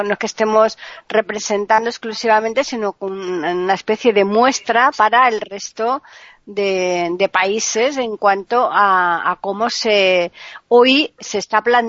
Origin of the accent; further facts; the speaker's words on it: Seville, Andalusia, Spain; yo soy de Sevilla, del sur de España.